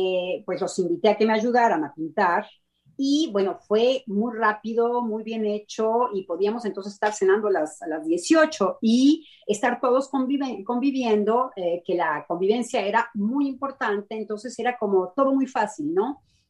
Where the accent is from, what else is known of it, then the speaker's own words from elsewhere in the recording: Mexico; esto es la parte reflexiva de los franceses que a mí me hacen verdaderamente babear como mexicana